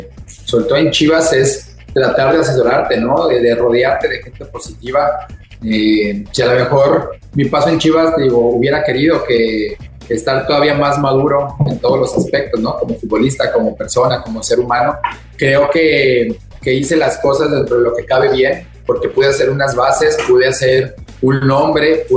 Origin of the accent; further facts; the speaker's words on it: Mexico; Como buen mexicano, como buena sangre azteca